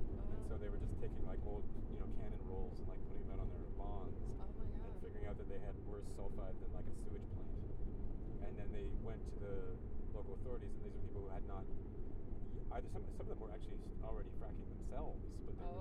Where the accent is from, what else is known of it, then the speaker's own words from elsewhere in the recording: Canada; that's my generation of growing up in Canada